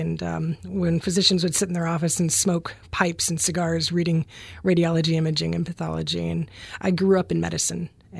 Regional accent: Lakeside, Oregon, United States; also born or lived in Coquille; Born in Coquille, and then went to North Bend High School and spent all my years hometown girl. I was raised out in Lakeside where it's boat access only.

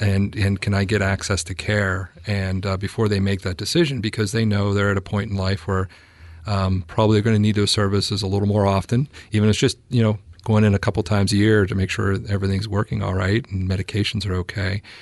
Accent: Pennsylvania, United States; You know, we're from Pennsylvania originally, and you know the coal towns were always the company town, the company store, company housing.

